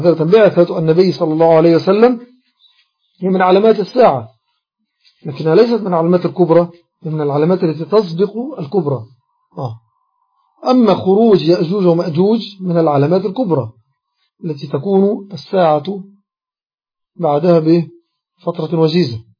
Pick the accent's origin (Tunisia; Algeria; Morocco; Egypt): Egypt; الآن إقامة العشاء عندنا في مصر، بارك الله فيه